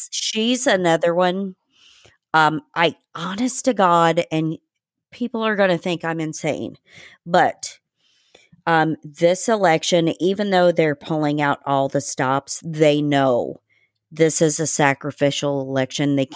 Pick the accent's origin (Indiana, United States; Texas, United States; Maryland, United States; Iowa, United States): Indiana, United States; I'm originally from Indiana, so Pete Buttigieg, I could write you a book on him right now.